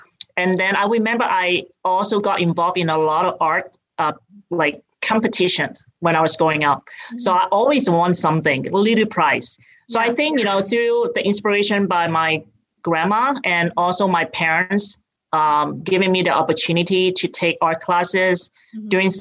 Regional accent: Hong Kong; moved away as an adult; now in United States; I grew up in Hong Kong and I came here when I went to college.

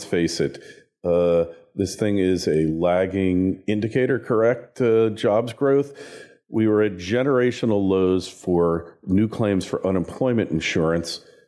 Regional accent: New York, United States; especially being a New Yorker, a former New Yorker.

